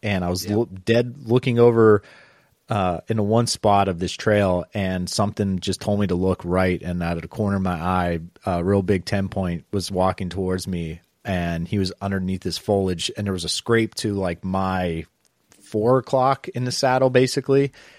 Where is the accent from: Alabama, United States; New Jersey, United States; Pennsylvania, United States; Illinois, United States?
Pennsylvania, United States; this changed my goal and my mindset a little bit about my home state of PA